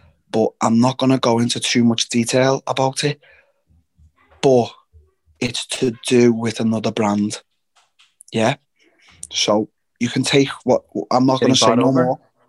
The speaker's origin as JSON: {"language": "English", "region": "England", "country": "United Kingdom", "said": "So, you know, I'm rooting for Leon, obviously, as an English guy."}